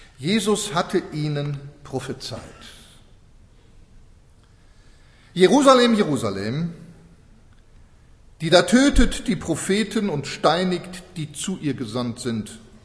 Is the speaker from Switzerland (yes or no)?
yes; Switzerland; wir als Schweizer sind ja flotte Leute.